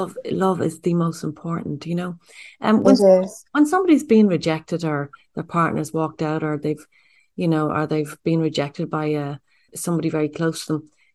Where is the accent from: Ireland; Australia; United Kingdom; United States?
Ireland; I mean, as Irish people, we kind of might slag somebody and say, oh yeah, they love themselves